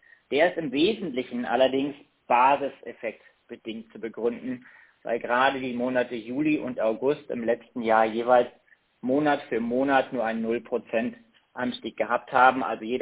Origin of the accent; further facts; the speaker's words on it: Kiel, Schleswig-Holstein, Germany; aus Kiel zu berichten hat, meiner alten Heimat, wo ich auch geboren bin und herkomme.